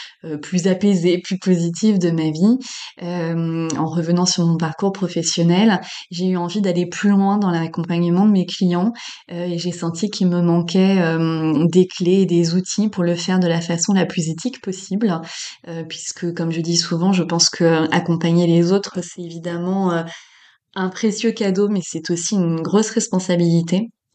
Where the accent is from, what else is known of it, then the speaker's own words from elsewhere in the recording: Paris, Île-de-France, France; j'ai 45 ans bientôt, d'ici un mois. Je suis parisienne depuis toujours, tombée dedans quand j'étais petite